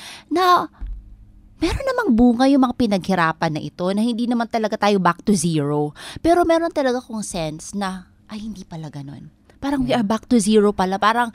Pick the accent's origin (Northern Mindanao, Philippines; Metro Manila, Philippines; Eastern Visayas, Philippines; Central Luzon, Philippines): Eastern Visayas, Philippines; Kami ay taga Northern Samar. Mm-hmm. So talaga kami ay lumaki.